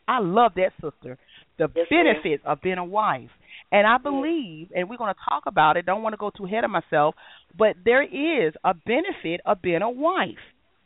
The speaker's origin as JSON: {"language": "English", "country": "United States", "said": "I'm an East Side girl. I'm from the East Side. Yeah, I'm from Florida Avenue."}